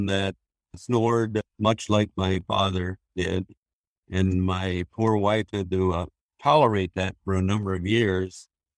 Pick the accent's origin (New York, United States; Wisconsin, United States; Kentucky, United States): Wisconsin, United States; Wausau; I grew up in central Wisconsin, Wausau, Hatley area, a small town about 60 miles west of Green Bay, and grew up on a dairy farm.